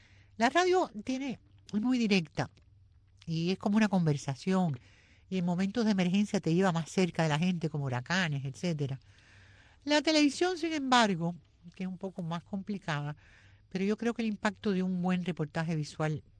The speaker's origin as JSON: {"language": "Spanish", "country": "Cuba", "tie": "born or raised there", "said": "Yo me acuerdo haber montado bicicleta de chiquita en Cuba"}